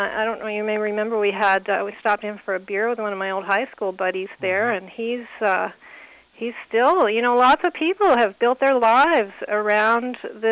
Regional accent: Alberta, Canada; also born or lived in Fort Saskatchewan; I'm from Northern Alberta

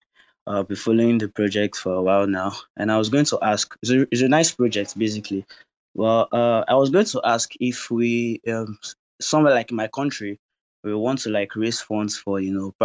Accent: Nigeria; I'm from Nigeria.

